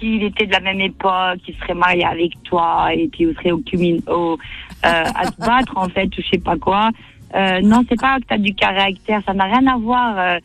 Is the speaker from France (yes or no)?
yes; France; La France, bah, c'est notre pays parce qu'on vit là, même si on a des origines